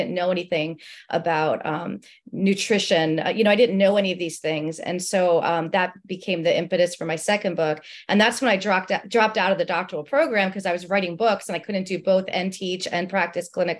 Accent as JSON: {"language": "English", "region": "New York", "country": "United States", "lives_now": "US South", "said": "I came from New York, I moved to the South"}